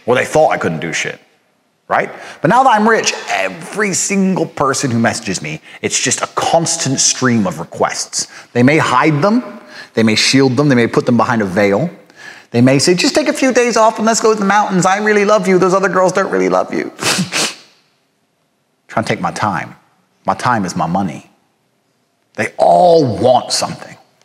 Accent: Goshen, Indiana, United States; also born or lived in Washington, D.C. / Chicago / Detroit / Gary; I was born in Washington, D.C., on Andrews Air Force Base. My father was in the military. We moved to Southside Chicago, the ghetto, then Detroit, then Gary, Indiana, which at the time was the murder capital of the world.

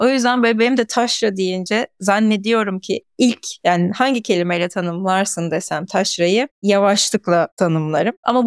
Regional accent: Thrace, Turkey; İşte ben Trakyalıyım. Evet, bir taşrada büyüdüm. Hatta bir kasabada büyüdüm.

